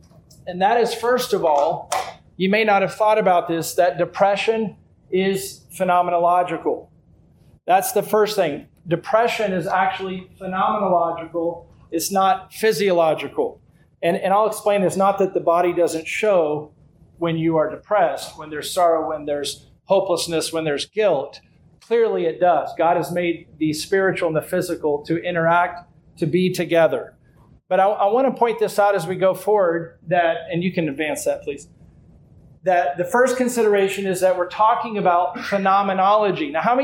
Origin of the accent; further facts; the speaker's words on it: West Virginia, United States; So I'm actually from West Virginia, so I'm a hick.